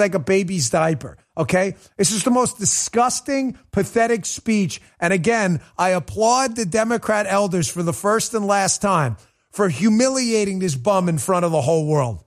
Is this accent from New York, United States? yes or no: yes; New York City, New York, United States; I'm actually from New York City. I lived in Queens. My dad lived in Jackson Heights. So did my grandmother. I spent a lot of my childhood there.